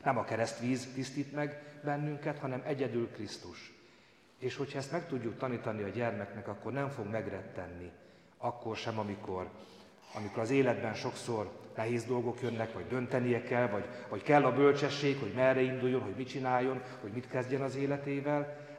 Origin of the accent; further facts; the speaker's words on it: Hungary; mi itt élünk, Magyarországon születtünk, magyarok vagyunk, kész.